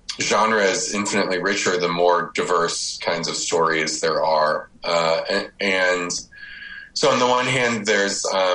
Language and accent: English; United States; as an American growing up, in history class, all that I got about Cambodia was maybe one or two sentences for the Khmer Rouge.